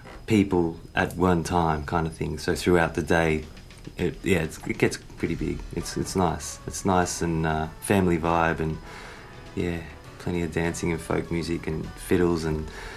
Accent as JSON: {"language": "English", "region": "Victoria", "country": "Australia", "tie": "born or raised there", "said": "Boolara Folk Festival is kind of a bit out of town. It's back near my hometown, actually"}